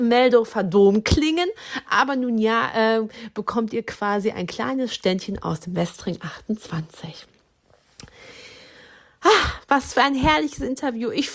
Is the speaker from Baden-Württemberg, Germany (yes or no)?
no; Dortmund, North Rhine-Westphalia, Germany; Ich komme ja aus Dortmund